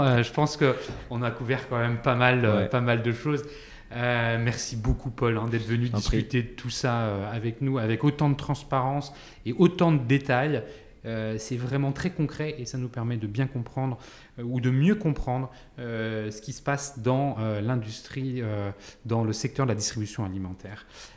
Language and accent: French; Lyon, Auvergne-Rhône-Alpes, France; restons sur Lyon, je suis lyonnais